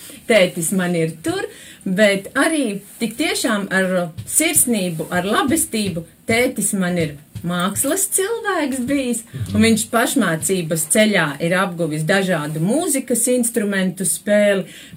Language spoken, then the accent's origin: Latvian; Aknīste, Selonia, Latvia; es nāku no Sēlijas novada.